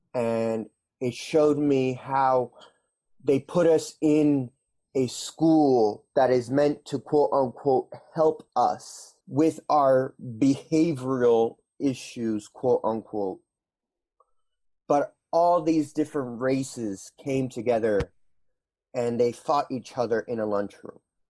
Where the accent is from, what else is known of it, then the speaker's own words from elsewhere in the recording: Lockport, New York, United States; I am from Lockport, New York.